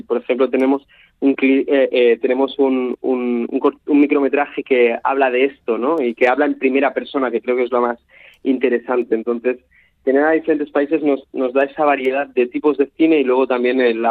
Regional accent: Barcelona, Catalonia, Spain; Yo soy de Barcelona

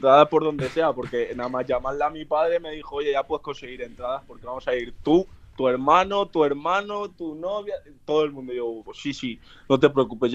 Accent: San Sebastián, Basque Country, Spain; Le digo, sí, soy de Donosti.

